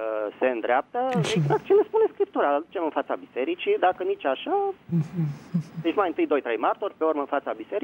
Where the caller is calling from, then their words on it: Bucharest, Romania; din București